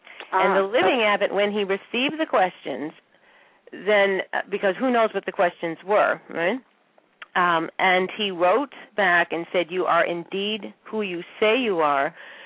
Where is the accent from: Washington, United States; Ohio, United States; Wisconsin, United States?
Ohio, United States; I mean, I'm originally from Ohio.